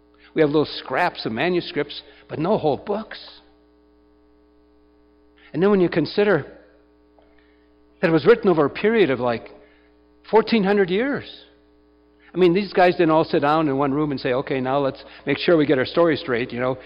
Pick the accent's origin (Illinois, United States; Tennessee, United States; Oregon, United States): Tennessee, United States; I'm from Tennessee. I know about that too.